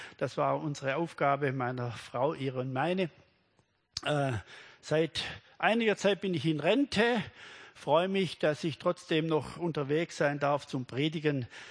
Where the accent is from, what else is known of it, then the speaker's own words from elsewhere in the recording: Gundelshausen, Baden-Württemberg, Germany; ich komme aus dem Schwarzwald. Für diejenigen, die mich nicht kennen, einem wunderschönen kleinen Ort Gundelshausen mit, ich übertreibe immer ein bisschen, mit 100 Einwohnern.